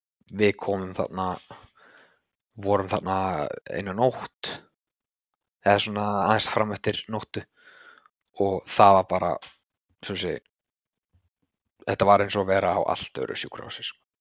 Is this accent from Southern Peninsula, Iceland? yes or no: yes; Keflavík, Southern Peninsula, Iceland; Þegar ég elst upp í Keflavík, þá er Keflavík náttúrulega mikið, mikið minni